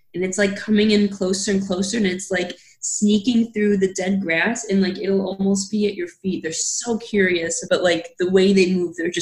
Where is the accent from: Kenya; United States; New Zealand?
United States; Minnesota; And in my home state of Minnesota, it's less than 1%.